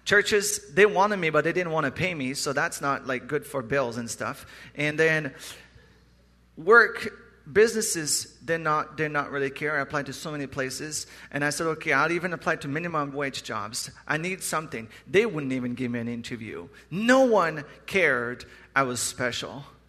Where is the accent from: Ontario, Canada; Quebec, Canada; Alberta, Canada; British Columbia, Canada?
Quebec, Canada; Growing up, I grew up in Quebec